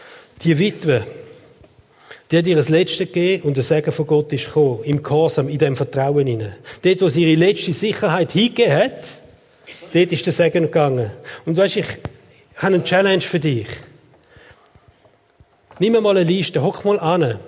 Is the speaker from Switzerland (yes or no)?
yes; Switzerland; Vielleicht sind wir da erblich vorbelastet als Schweizer, oder?